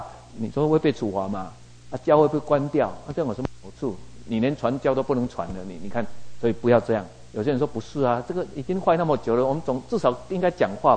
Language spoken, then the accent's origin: Chinese; Taiwan; 所以我们过去小的时候，我们在台湾长大都知道这个过程